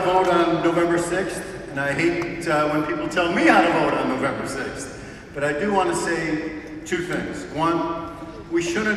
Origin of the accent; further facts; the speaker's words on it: Highland Park, Illinois, United States; Jill Stein actually grew up in my hometown of Highland Park, Illinois.